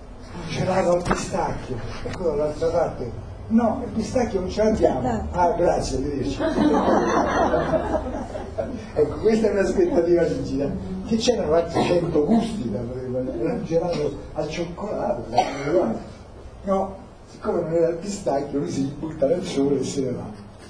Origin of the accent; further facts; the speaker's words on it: Rome, Lazio, Italy; Sono romano. Penso che non si fosse capito, sono romano.